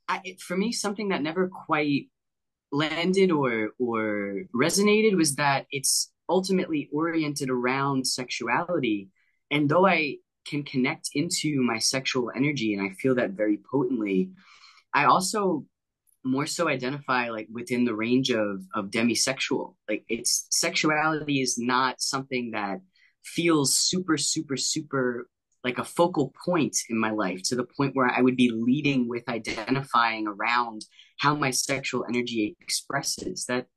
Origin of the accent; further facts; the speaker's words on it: New York, United States; You know, I grew up in New York.